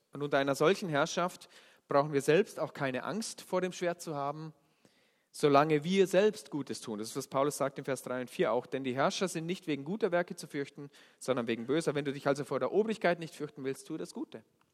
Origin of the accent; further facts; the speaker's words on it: Vorarlberg, Austria; Das ist schon fast eine Tugend da bei uns im Ländle.